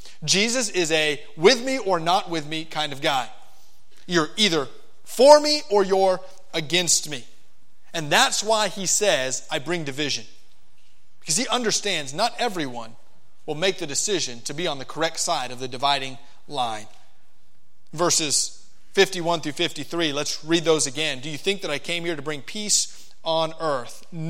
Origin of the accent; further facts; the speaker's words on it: Florida, United States; moved away; I'm not from the Midwest originally. Since I'm from Florida, I don't have to be a Cubs fan or a Cardinals fan.